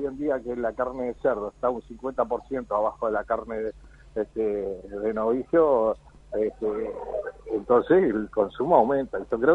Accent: Uruguay; como somos los uruguayos

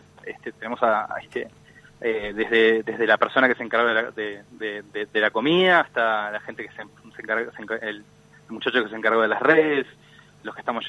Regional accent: Uruguay

